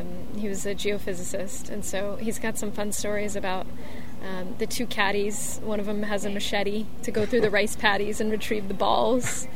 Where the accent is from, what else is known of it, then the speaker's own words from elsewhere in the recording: California, United States; Yeah, I grew up here. My family's actually been here for six generations.